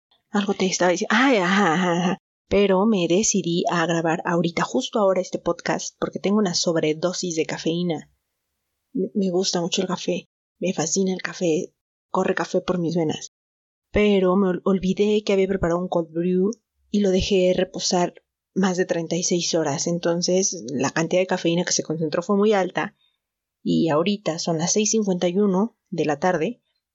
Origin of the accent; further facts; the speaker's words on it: Mexico; la mexicana